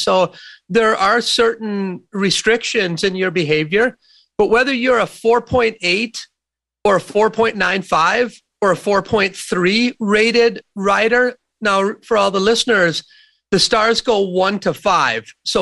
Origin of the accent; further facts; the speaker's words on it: Sun Prairie, Wisconsin, United States; I'm a bucolic. I was raised in Sun Prairie, Wisconsin. My mom and dad, this is a trucker and a secretary